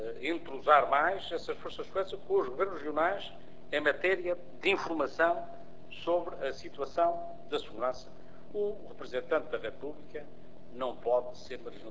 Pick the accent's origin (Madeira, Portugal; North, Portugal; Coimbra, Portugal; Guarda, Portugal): Madeira, Portugal; como deputado e como madeirense